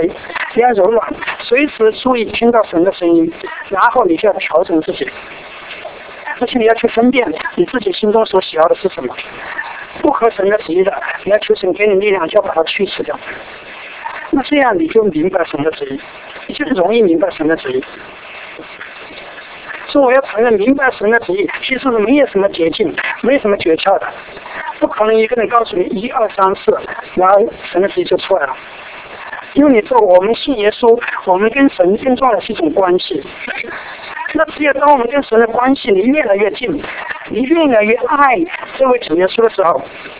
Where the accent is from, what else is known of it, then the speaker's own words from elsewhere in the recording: China; moved away as an adult; now in United States; 我们从中国来出来留学，读了书以后，我们都愿意留在美国，留在外面。